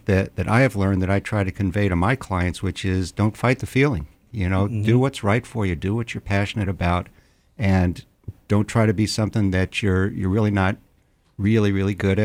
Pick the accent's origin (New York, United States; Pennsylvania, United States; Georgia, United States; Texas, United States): Texas, United States; El Paso; Born and raised in West Texas, okay. In the thriving metropolis of El Paso, Texas.